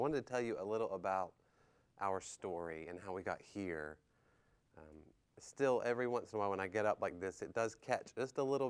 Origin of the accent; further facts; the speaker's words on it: Waynesville, North Carolina, United States; But I grew up in North Carolina, and my wife Katie as well. We both grew up near the Maggie Valley, Waynesville area, near Asheville in the mountains